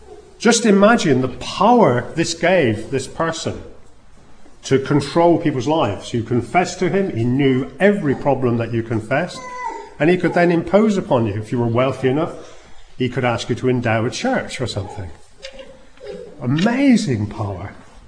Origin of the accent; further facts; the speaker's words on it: United Kingdom; and being British, I'd like to remind everyone this is our gift to the world.